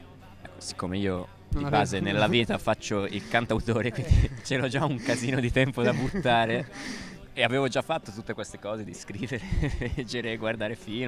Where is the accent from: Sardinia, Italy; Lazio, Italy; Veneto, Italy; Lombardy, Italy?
Lombardy, Italy; Bergamo; now in Florence, Italy; fra appunto qua Firenze, Toscana, la Lombardia, perché io sono di Bergamo.